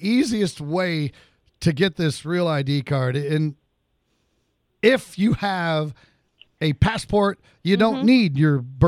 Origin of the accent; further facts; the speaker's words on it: Illinois, United States; born there; because I was born down in Southern Illinois, and I have to go back down to Southern Illinois to get a certified copy of my birth certificate.